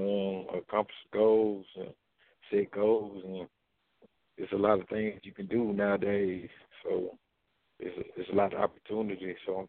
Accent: Pine Bluff, Arkansas, United States; bad, but it's still home, though.

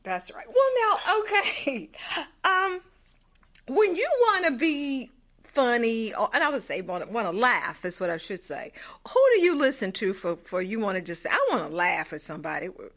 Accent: Texas, United States; you know, I grew up in Texas.

